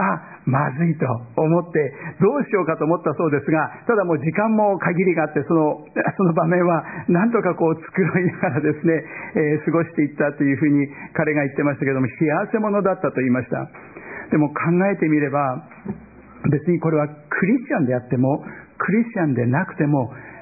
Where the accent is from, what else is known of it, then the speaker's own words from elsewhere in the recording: northern Japan, Japan; born there; 私は、日本の北で、生まれました。